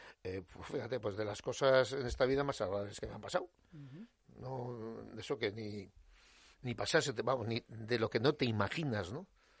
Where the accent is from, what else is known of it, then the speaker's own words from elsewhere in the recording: San Sebastián, Basque Country, Spain; yo soy del barrio de Martutene, allí de las afueras de Donosti.